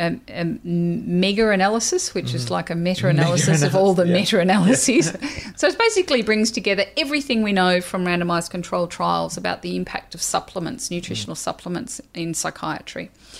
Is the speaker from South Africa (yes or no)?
no; Australia; I'm Australian